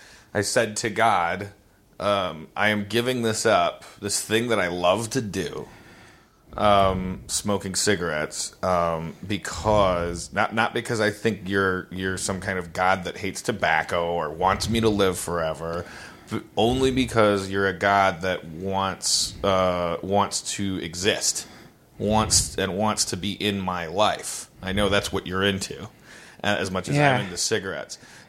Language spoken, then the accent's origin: English; Wisconsin, United States; When I was growing up in Wisconsin as a Lutheran, as a wayward Lutheran